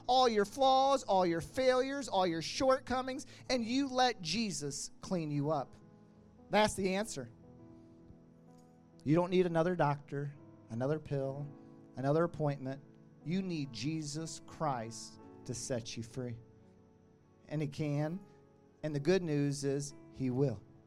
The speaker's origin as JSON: {"language": "English", "town": "Willard", "country": "United States", "tie": "born or raised there", "said": "Pastor James and Bryson and the city of Willard and all of you for this opportunity to be in front of my hometown."}